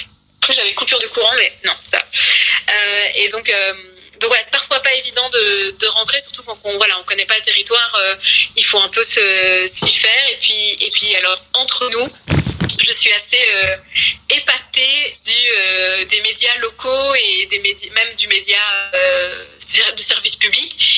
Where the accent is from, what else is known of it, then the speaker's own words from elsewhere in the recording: Brussels, Brussels-Capital Region, Belgium; je viens de Bruxelles, moi je suis une citadine.